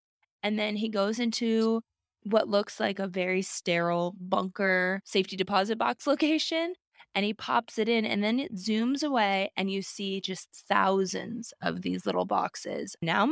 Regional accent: Alaska, United States; Oh, that's gold. I know that, growing up in Alaska.

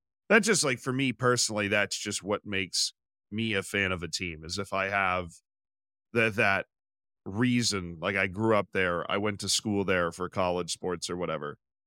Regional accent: Tampa, Florida, United States; I grew up with, right? Like I grew up in Tampa, Florida. I root for the Tampa, Florida teams.

